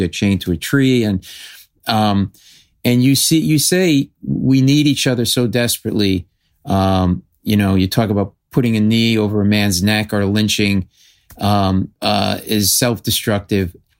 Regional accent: New England, United States; I'm a Celtics fan. I grew up in New England, so I would have liked to see you on the Celtics.

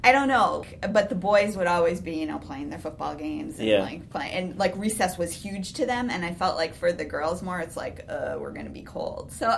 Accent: Milwaukee, Wisconsin, United States; We grew up in Milwaukee. So when my parents moved out to Delafield, it was a big deal that they had, you know, like, land and, like, a tractor.

